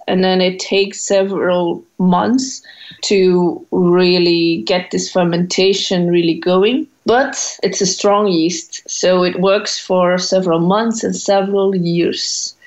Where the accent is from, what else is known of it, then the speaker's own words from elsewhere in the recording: Belgium; Yes, it has, definitely. That's why I fell in love with beer, because here it's not just a drink